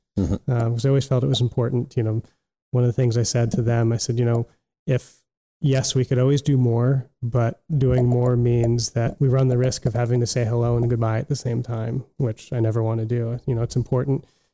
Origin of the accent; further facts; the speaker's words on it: New Jersey, United States; Born and raised in New Jersey. I went to school in upstate New York, undergraduate degree at Hobart College in economics